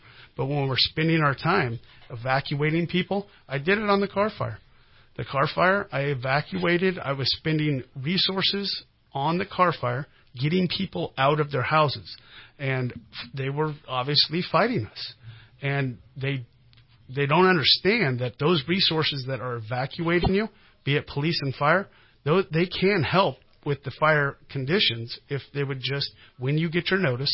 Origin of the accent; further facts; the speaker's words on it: Cottonwood, California, United States; Well, I was raised in Cottonwood.